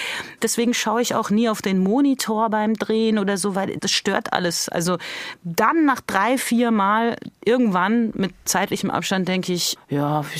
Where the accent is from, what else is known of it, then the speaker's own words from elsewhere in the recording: Tehran, Iran; first language German; Deutsch ist im wahrsten Sinne des Wortes meine Muttersprache. Und ich war auch auf der deutschen Schule in Teheran.